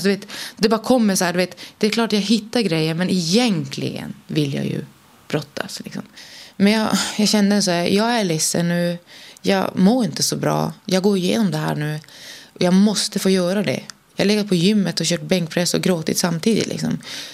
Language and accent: Swedish; Norrland, Sweden; accent: Norrland; now in Klippan, Sweden; Jag kommer alltid vara en norrlänning.